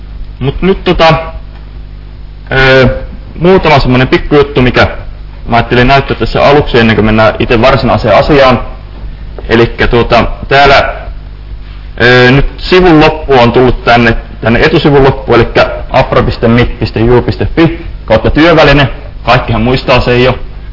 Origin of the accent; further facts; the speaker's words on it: Ostrobothnia, Finland; oon kotoisin Pohjanmaalta. Se ehkä kuuluu tässä mun murteissa.